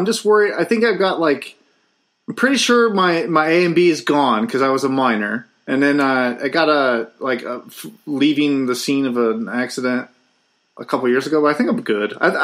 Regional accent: United States; Whoa! What's a kilometer? I'm an American.

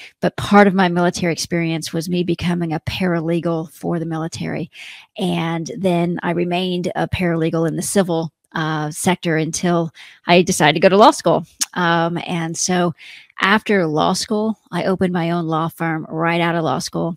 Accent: Texas, United States; because I am from Texas and everybody in Texas has confidence and I'm an Aries.

